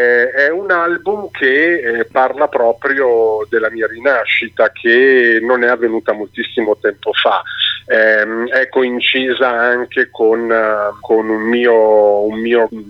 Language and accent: Italian; Milan, Lombardy, Italy; Io sono di Milano.